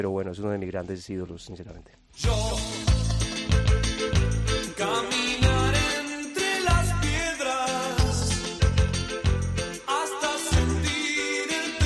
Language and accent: Spanish; Colombia; para mí como colombiano